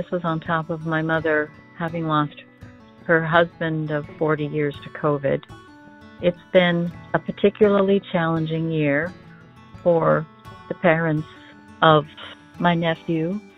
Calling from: Bellevue, Washington, United States; I'm calling from Bellevue, Washington.

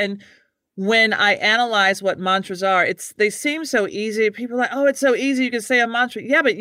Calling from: Washington, District of Columbia, United States; I'm actually in Washington, D.C.

